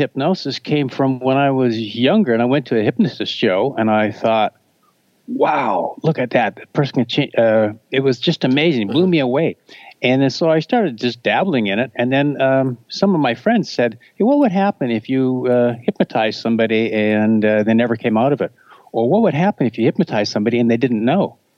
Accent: Canada; now in United States; I'm about 12 miles or 16 kilometers north of California. I'm a Canadian.

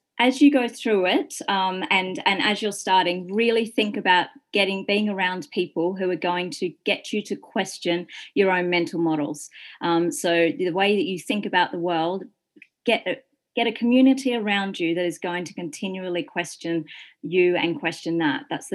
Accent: Byron Bay, New South Wales, Australia; I'm from Byron Bay, which is the northern part of New South Wales.

